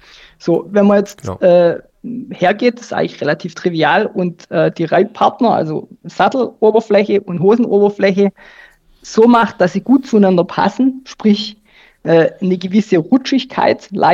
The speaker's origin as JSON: {"language": "German", "region": "Baden-Württemberg", "country": "Germany", "said": "Wir als Deutsche im Schwäbischen, die sparsam sind"}